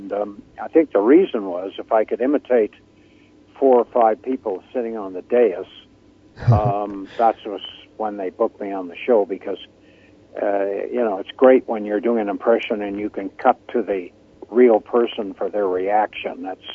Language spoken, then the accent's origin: English; Ottawa, Ontario, Canada; he's from Ottawa, my hometown